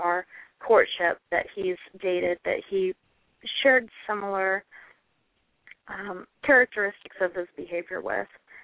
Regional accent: Kansas City, United States; I grew up in the Kansas City area, born and raised.

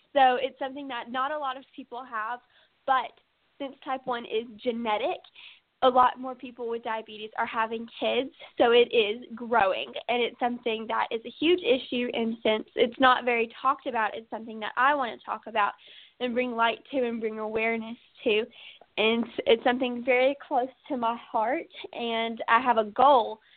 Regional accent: Henderson, Tennessee, United States; not only representing my hometown of Henderson, but also Martin.

